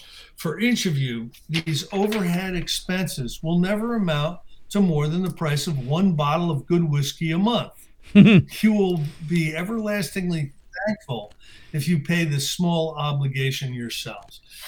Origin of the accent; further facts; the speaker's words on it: Northeast, United States; I'm from the Northeast, and sometimes rents can be higher, you know, in more metropolitan type areas.